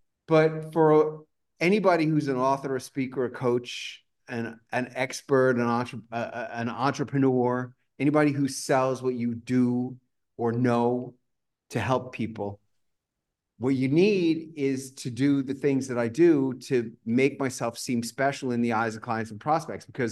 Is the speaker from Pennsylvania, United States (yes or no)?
no; New York, United States; I grew up on the 18th floor of an apartment building on 23rd Street and 2nd Avenue.